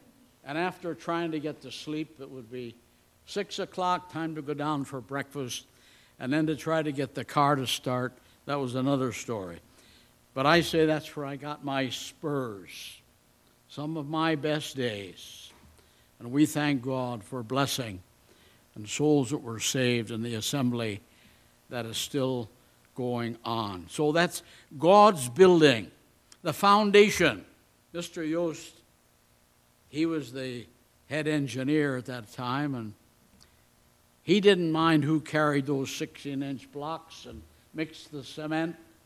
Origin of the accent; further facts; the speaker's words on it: Nova Scotia, Canada; born there; If you ever went down eastern Canada, where I was born in Nova Scotia